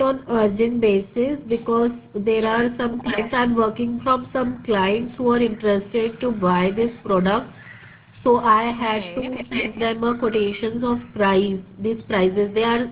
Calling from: India; Yeah, hi, I'm calling from India.

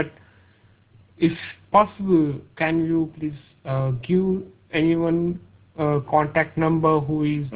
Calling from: India; I'm calling from India, and I'm a market researcher working for a company, BIS Research.

